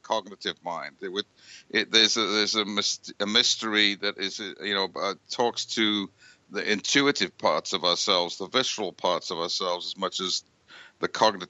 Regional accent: United Kingdom; I grew up in Britain

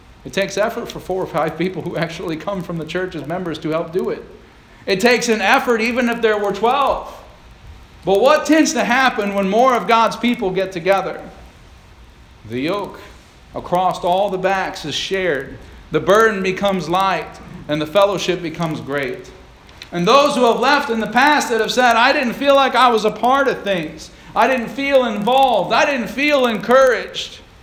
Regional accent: Bellefontaine, Ohio, United States; I grew up in Belle Fountain, Ohio. It felt like a small town to me.

